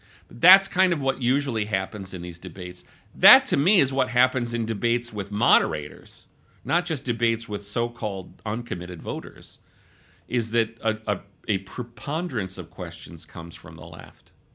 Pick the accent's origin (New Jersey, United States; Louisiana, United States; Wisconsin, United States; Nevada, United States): Wisconsin, United States; See, I'm from Wisconsin. We do cheese.